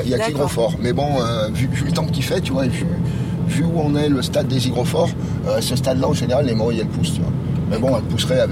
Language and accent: French; Saint-Julien, France; je suis de Saint-Julien. J'ai 25 ans à Villars et 25 ans à Saint-Julien